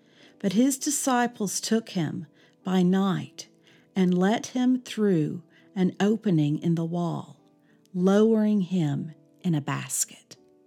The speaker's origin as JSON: {"language": "English", "town": "Vestavia Hills", "region": "Alabama", "country": "United States", "tie": "born or raised there", "said": "Yes, I did grow up in Birmingham. I grew up in Vestavia Hills."}